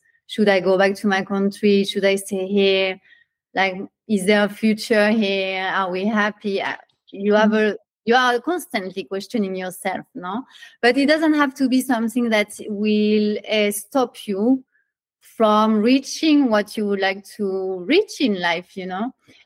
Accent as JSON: {"language": "English", "country": "France", "accent": "French", "second_language": "English", "said": "Right now, you are practicing mindfulness because you are trying to really understand my French accent."}